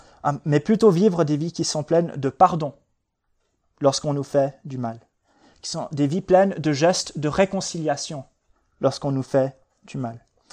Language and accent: French; Switzerland; Nous sommes des Suisses, pour la plupart d'entre nous.